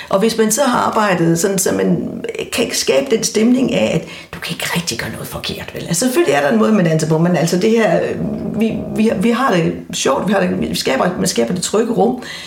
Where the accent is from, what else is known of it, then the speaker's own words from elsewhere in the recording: West Jutland, Denmark; en rigtig gammel tradition, som jeg husker fra min barndom i Vestjylland